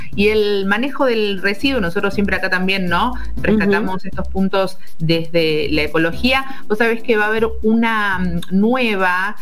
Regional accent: Argentina; Uno lo piensa como argentino rioplatense

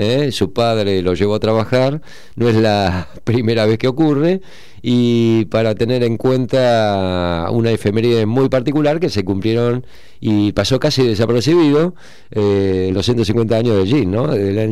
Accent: Argentina; Siempre estamos hablando de crisis porque somos argentinos, somos así.

